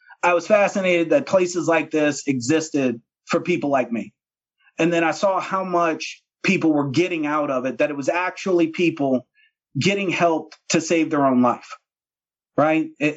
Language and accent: English; Destrehan, Louisiana, United States; And I said, oh, my God, I'm from Destrehan.